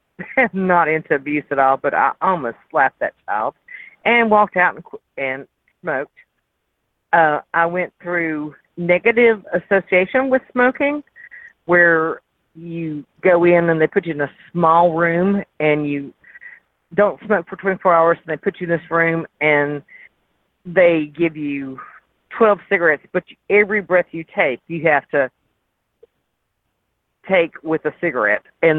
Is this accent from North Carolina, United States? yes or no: yes; North Carolina, United States; I'm from Western North Carolina.